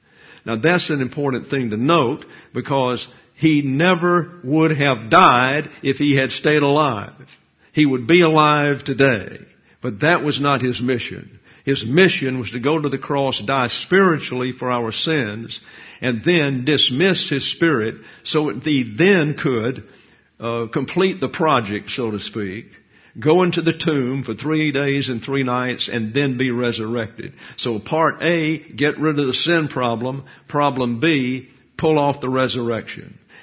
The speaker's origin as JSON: {"language": "English", "region": "the South", "country": "United States", "said": "I'm from the South, and for some reason, I don't know why, I think it's maybe the King James Version, but nevertheless, people down there on occasion would become anti-Semitic"}